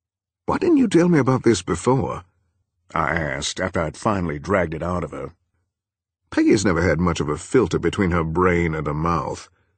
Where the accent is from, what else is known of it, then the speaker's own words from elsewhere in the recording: Oregon Hill, Virginia, United States; Growing up in Oregon Hill, which was as white as minute rice back then